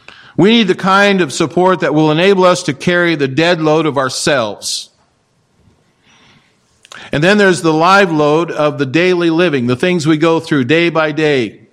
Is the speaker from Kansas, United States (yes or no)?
yes; Kansas, United States; I was born and raised in Kansas, and I know about growing wheat.